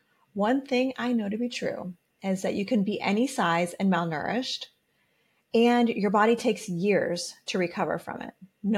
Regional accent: Ohio, United States; Your loudspeakers are like the tornado warnings I grew up around in Ohio.

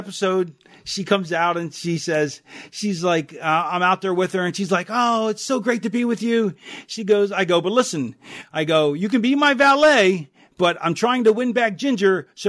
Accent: Philadelphia, Pennsylvania, United States; born there; I was born in Philly.

